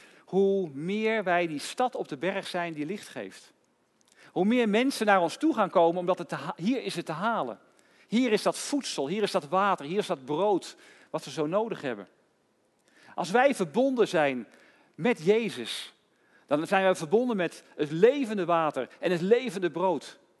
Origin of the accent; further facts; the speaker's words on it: France; Dutch is a second language; Bij mij kun je bijvoorbeeld hartstikke goed zien dat ik uit Frankrijk kom, toch? En horen aan mijn Franse taal en tongval.